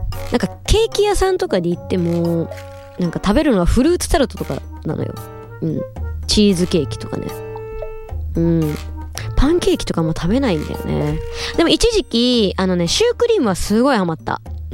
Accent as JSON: {"language": "Japanese", "region": "Kansai", "country": "Japan", "said": "私一応関西人なんで、おそば逆に苦手なんですよね"}